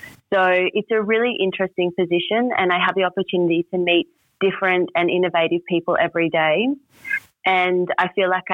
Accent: Mount Barker, Western Australia, Australia; I grew up in a town called Mount Barker, which is in Western Australia. So it's a couple of hours drive outside of Albany. And it was a really small Indigenous population community

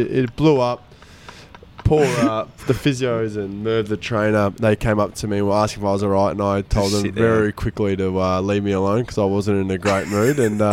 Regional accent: Canberra, Australian Capital Territory, Australia; born there; I'm proud to say I was born in Canberra, but I just associate more with Adelaide.

